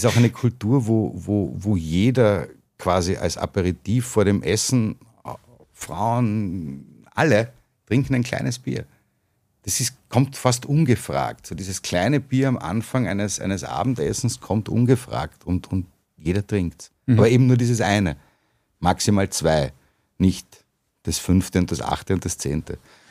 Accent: Villach, Carinthia, Austria; Ich bin gebürtiger Villacher und auch noch sehr tief verwurzelt in meiner Heimatstadt.

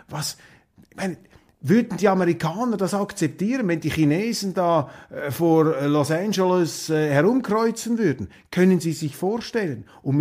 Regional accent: Switzerland; Aber das ist doch für mich jetzt als Schweizer, als Neutraler, absolut verwerflich

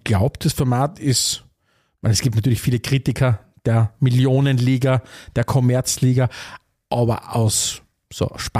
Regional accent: Styria, Austria; Ich bin ja ein Kind der Oststeiermark, so wie du auch.

